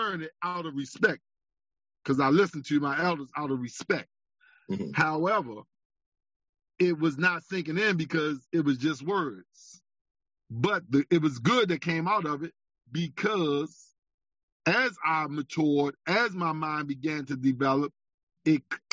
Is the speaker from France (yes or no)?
yes; Paris, Île-de-France, France; See, I grew up in Paris in the inner city in what is called the projects.